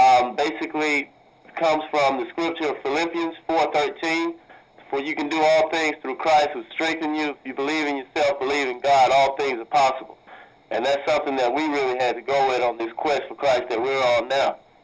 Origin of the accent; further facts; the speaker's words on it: Lyons, Georgia, United States; And we are five biological brothers. … we are from Lyons, Georgia.